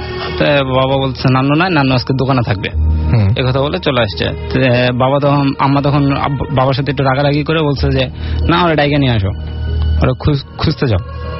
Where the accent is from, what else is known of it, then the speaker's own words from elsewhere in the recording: Shantinagar, Rajshahi Division, Bangladesh; now in Dhaka, Bangladesh; আমি আসছি শ্যামলী আমতলা থেকে। আমাদের গ্রামের বাসা জয়পুর জেলায় শান্তিনগর গ্রামে।